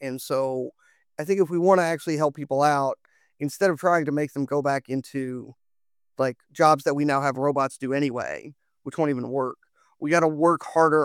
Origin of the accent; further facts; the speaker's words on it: Alabama, United States; So like I grew up in Alabama. My dad worked in one of these steel plants in Birmingham